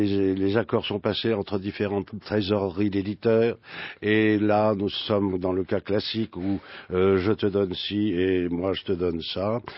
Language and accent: French; Bordeaux, Nouvelle-Aquitaine, France; quand on vient de Bordeaux, on sait de quoi on parle